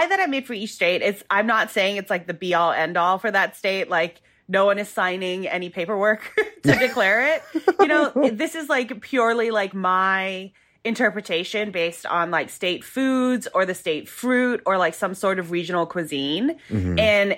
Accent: Hong Kong; also born or lived in Singapore / Indonesia; now in United States; So I was born in Singapore and I grew up in Hong Kong and Indonesia. And then I came over here for college in Savannah, Georgia, which it's a big move and a really funny move.

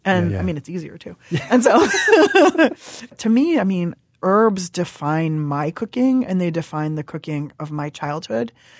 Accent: California, United States; also born or lived in Iran; I am a Californian. I'm an Iranian.

